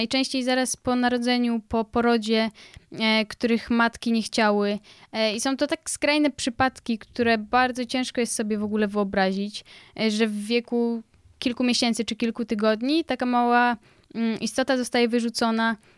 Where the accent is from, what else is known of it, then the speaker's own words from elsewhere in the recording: Kraków, Lesser Poland, Poland; Bo ja jestem z Krakowa, teraz jesteśmy u Ludwika, czyli w Kielcach.